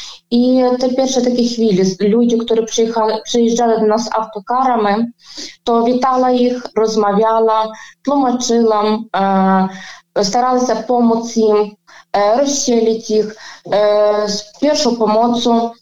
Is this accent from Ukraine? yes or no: yes; Lviv, Lviv Oblast, Ukraine; Polish is a second language; now in Poland; Ja sama za pochodzeniem jestem z Lwowa. Mieszkam tutaj już długo